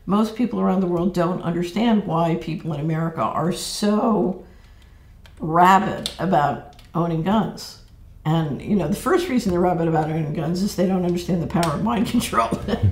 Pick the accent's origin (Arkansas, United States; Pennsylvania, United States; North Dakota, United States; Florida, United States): Pennsylvania, United States; Philadelphia; because I grew up in Philadelphia